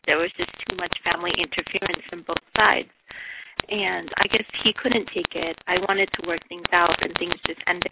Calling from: Queens, New York, United States; I'm calling from New York. I live in Queens, New York.

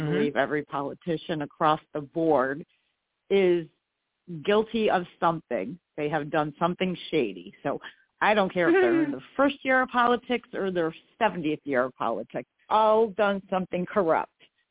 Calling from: New York, United States; I'm in New York State.

